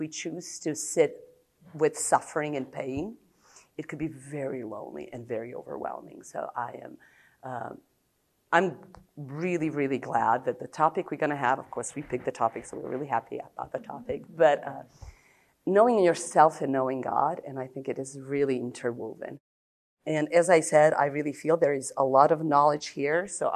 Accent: Serbia; English is a second language; I am from Serbia.

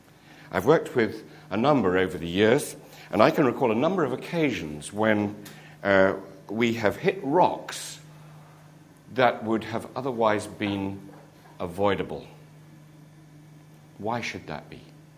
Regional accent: United Kingdom; I'm sorry, I'm British.

